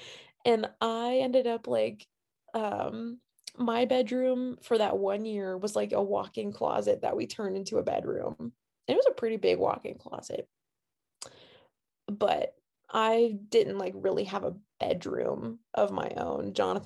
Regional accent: Waynesboro, Virginia, United States; I grew up in Waynesboro, moved to Norfolk for a year on the coast, and then moved back to Waynesboro

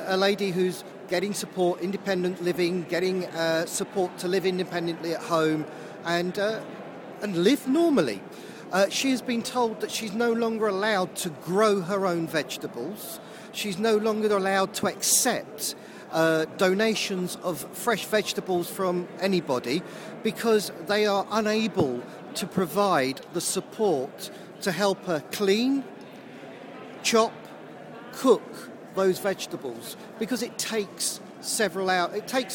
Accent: Tolworth, London, United Kingdom; I'm from Tolworth in Surrey.

